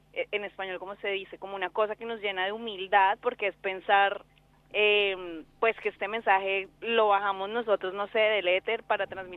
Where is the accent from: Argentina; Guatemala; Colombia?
Colombia; Somos 6 amigas, sobre todo, es lo más importante, y somos colombianas